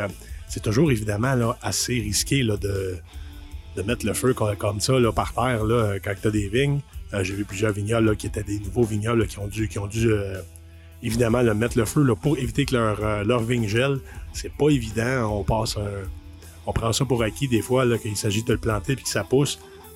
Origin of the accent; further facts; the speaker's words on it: Quebec, Canada; Un nouveau vignoble qui arrive au Québec, évidemment, comme vous le savez, dans ma région natale de Bois-Missisquoi